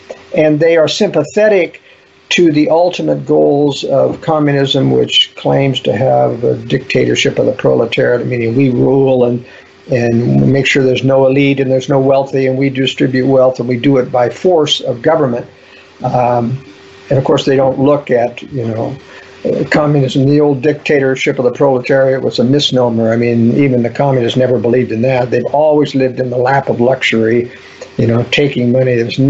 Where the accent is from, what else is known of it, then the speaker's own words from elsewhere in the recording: Beaverton, Oregon, United States; I was raised in Oregon and went to a new high school there in the Beaverton, Oregon area.